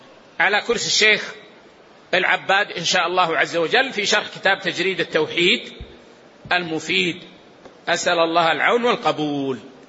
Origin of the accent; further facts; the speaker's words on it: Saudi Arabia; ولذلك عندنا في السعودية في النظام لا يسمح بهذا التحليل إلا بحكم قضائي